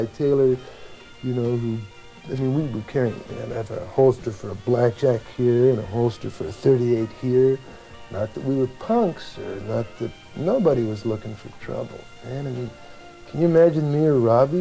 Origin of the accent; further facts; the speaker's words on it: Canada; I come from Canada